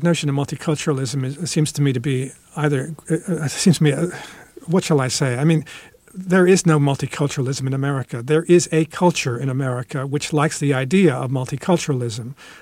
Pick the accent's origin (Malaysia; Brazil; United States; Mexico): Mexico; now in China; Well, I have come here as a Mexican Catholic to tell you that, in fact, I am you.